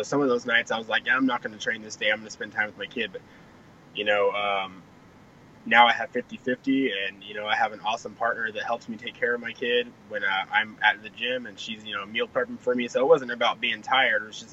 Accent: Alaska, United States; See, Alaska is my home state, and you know, a lot of people claim that they support Alaska, but no one does what I do.

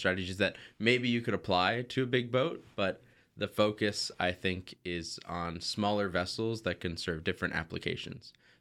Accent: Newfoundland and Labrador, Canada; Like, I'm from Newfoundland originally, so, you know, big tie to the water and the oceans and boating industry there.

